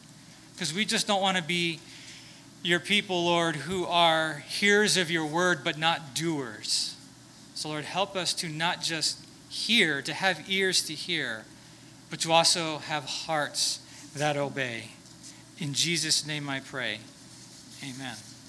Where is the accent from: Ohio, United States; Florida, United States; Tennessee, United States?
Florida, United States; growing up in South Florida, hurricane season starts in May and goes all the way till November.